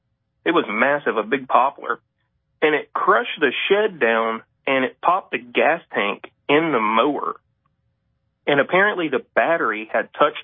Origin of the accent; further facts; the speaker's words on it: Pickens, South Carolina, United States; I'm from Pickens, South Carolina.